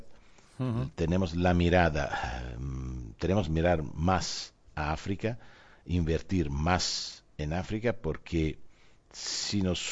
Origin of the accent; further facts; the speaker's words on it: Italy; Spanish is a second language; la primera fue en mi país, en Italia, la segunda en España